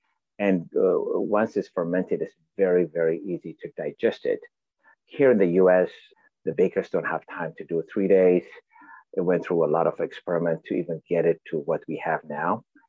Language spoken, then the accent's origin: English; Ethiopia; now in United States; well, we were born and raised in Ethiopia to Eritrean parents. And when we decided to migrate to the US, Ethiopia was under the communist regime